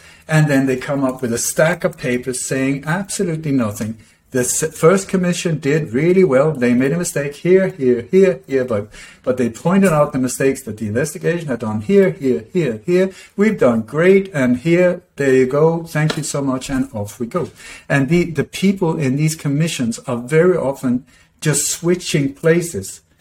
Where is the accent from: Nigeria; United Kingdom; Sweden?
Sweden; English is a second language; also born or lived in Denmark; I was born in Denmark, grew up in Sweden.